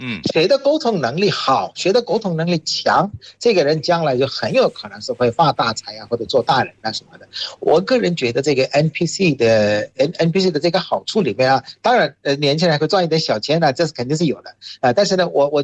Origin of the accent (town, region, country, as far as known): Bangladesh; Chinese is a second language; now in China